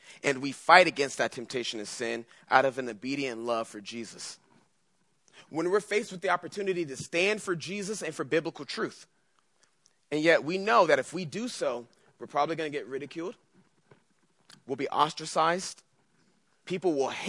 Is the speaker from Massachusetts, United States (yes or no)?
no; San Diego, California, United States; Most of you know I grew up in San Diego. Went to high school right in the middle, right by San Diego State